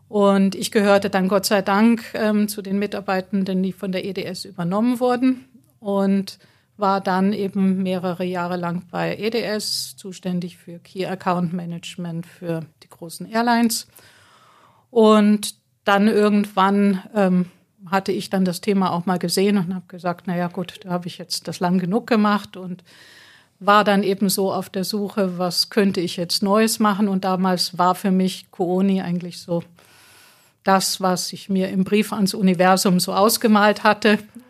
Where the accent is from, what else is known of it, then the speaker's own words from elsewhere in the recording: Munich, Bavaria, Germany; ich bin in München groß geworden, in der Nähe vom alten Flughafen Riem.